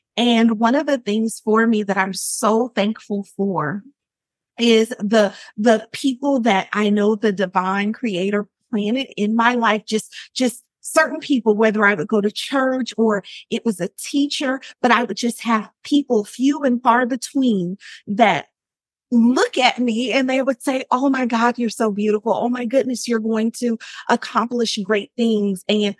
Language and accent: English; Portland, Oregon, United States; moved away as an adult; And I grew up in Portland, Oregon, and I stayed there until I was about 21 years of age.